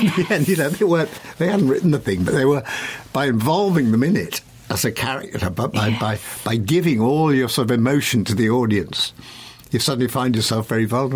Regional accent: Sheffield, Yorkshire and the Humber, United Kingdom; I knew that I was brought up in Sheffield.

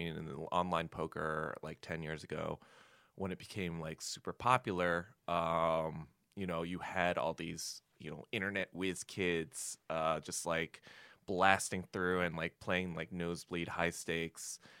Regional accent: Hartsdale, New York, United States; also born or lived in Yonkers; So I lived there for a little bit, and then I moved to a town called Hartsdale. But really, I was like in the Ardsley School District.

